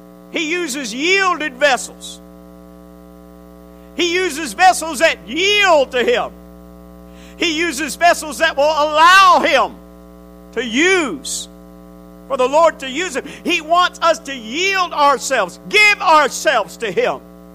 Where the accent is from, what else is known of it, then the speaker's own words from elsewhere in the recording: Connecticut, United States; And that's a sad thing that happened in my home state of Connecticut.